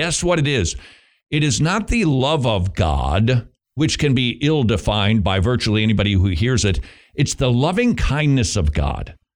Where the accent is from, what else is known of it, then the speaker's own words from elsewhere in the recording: Bloomington, Minnesota, United States; because we grew up in the Midwest, and we didn't talk like that. It was Bloomington, Minnesota.